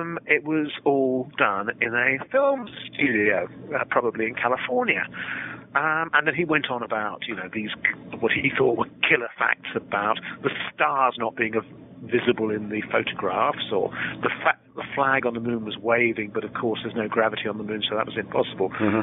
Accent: London, United Kingdom; By background, I'm a Londoner. My parents were both members of the British Communist Party.

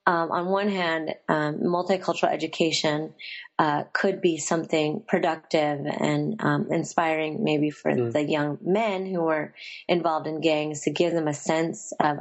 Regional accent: Union City, New Jersey, United States; And really, I think my growing up in Union City shaped a lot of what would eventually become my research questions and really what would constitute the kind of the core of my political activism

